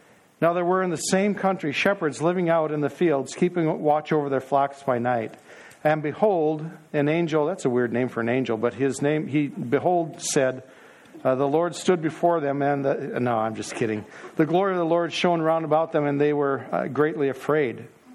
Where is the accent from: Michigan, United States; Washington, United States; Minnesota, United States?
Minnesota, United States; Minneapolis; Now, I grew up in North Minneapolis, and I didn't know much more about the hog than I did about the farmer.